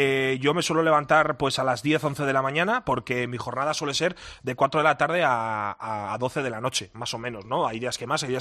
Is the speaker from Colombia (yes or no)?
no; Bilbao, Basque Country, Spain; yo soy un chaval de Bilbao